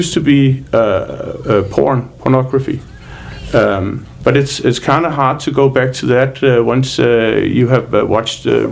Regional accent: Denmark; moved away as an adult; I've lived over here for 3.5 years. I am Danish. I'm from Denmark.

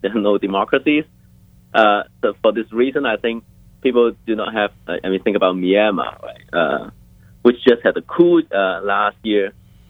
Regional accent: China; now in United States; when I remember growing up in China, people in China, they thought of Vietnam as a little brother of China.

